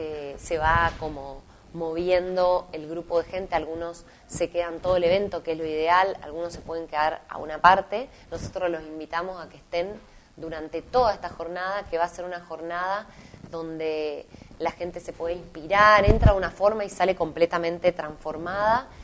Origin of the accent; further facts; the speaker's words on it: Argentina; como misioneros y como argentinos